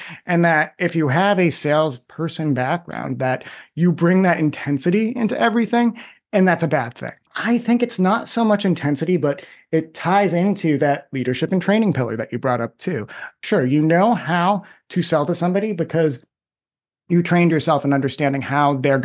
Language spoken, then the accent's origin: English; United States; That's coming from my position here in Boston. I'm an American.